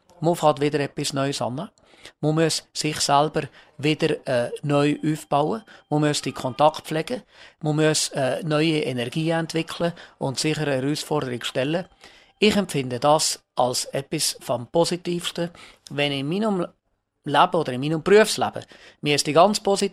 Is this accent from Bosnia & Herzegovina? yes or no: no; Switzerland; wir als Schweizer